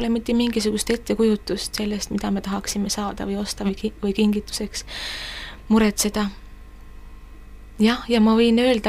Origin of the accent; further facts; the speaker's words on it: Lüganuse, Ida-Viru County, Estonia; ristimine Luteri kirikus Lüganusel, kust ma olen pärit